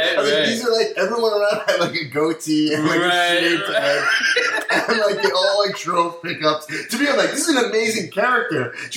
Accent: Long Island, New York, United States; So, I'm from Long Island, New York, right?

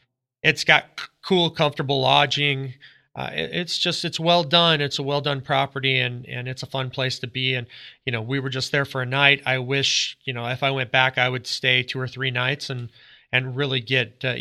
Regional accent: United States; You know, I'm an American. My preference is probably abandoned dunes.

